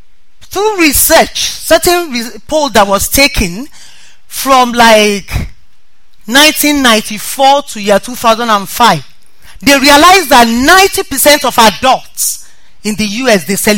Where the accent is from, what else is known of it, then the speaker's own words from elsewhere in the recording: Nigeria; moved away as an adult; I am from Nigeria. I came all the way from Nigeria. I left Nigeria maybe 30th of November.